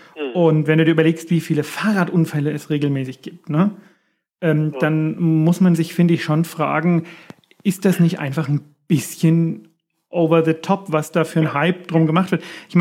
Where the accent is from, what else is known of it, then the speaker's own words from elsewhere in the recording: Erlangen, Bavaria, Germany; ich komme aus Erlangen, ne? Und Erlangen ist eine, nennen wir es mal, sehr fahrradaffine Stadt.